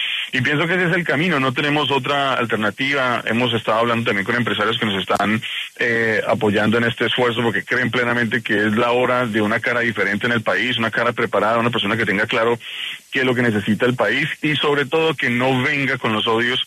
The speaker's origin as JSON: {"language": "Spanish", "country": "Colombia", "said": "yo como colombiano en el exterior"}